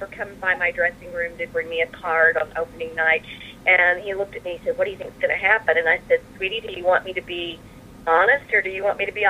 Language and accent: English; Houston, Texas, United States; Well, if you want to know, honestly, I'm a Texan, and I grew up in Houston, I mean, the Houston area, and I knew.